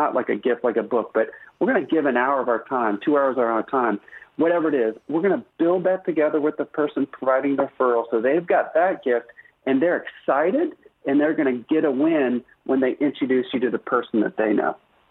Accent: Indiana, United States; I'm from Indiana, so I grew up on

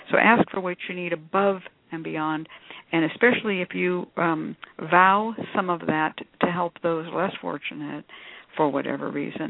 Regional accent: California, United States; I come from California where everybody has a car

